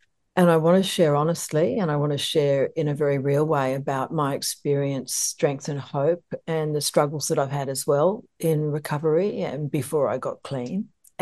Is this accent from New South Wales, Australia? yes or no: yes; Sydney, New South Wales, Australia; I'm from an Irish Catholic family in Sydney, Australia, and I'm one of 8 kids, and Irish Catholic and very like going to mass.